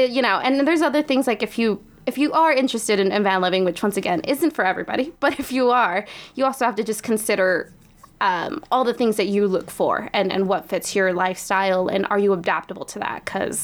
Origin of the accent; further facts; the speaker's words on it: Marvin, California, United States; now in Klamath Falls, United States; Yeah, so I'm originally from Marvin, California, southeast of Bakersfield. It's pretty like San Joaquin Valley.